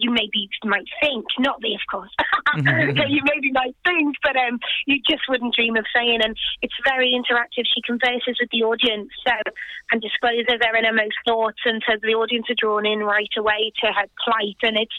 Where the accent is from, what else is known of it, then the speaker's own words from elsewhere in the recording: Liverpool, North West England, United Kingdom; I'm from Liverpool, so we don't offend easily.